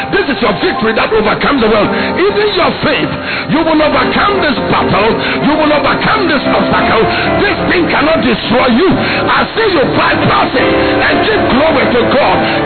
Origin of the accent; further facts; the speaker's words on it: northern Ghana, Ghana; I was born in the north. I grew up in the north. I am still living in the north. I came from Bogatanga yesterday.